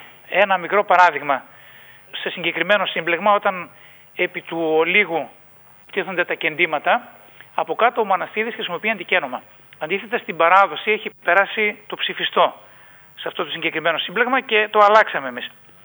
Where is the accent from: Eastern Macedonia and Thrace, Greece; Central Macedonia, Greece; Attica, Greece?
Eastern Macedonia and Thrace, Greece; Alexandroupolis; Οι περισσότεροι από τους Αλεξανδροπολίτες από εκεί καταγόμαστε, από την Ανατολική Θράκη.